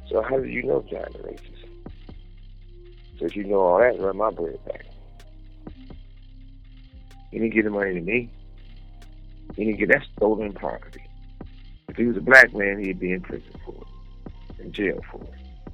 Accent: West Coast, United States; born there; I was born on the West Coast. West Coast was made me. I live for the West Coast.

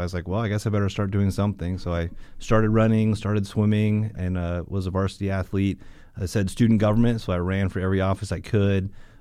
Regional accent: Washington, United States; Well, I grew up in a suburb of Seattle, Washington. I grew up in an aviation family.

